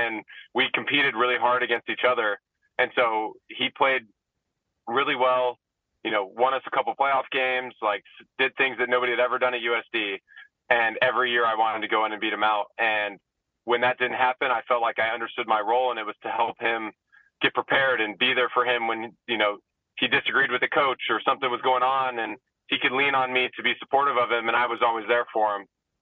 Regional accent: Des Moines, Iowa, United States; I'm from the Des Moines area, so Drake is in Des Moines, Iowa.

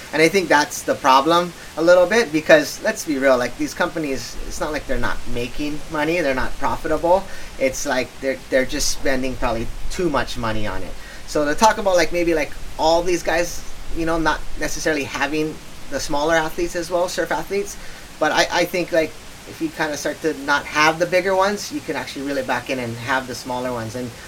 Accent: Hawaii, United States; Like, most of us grew up on the North Shore. I mean, I grew up on the South Side

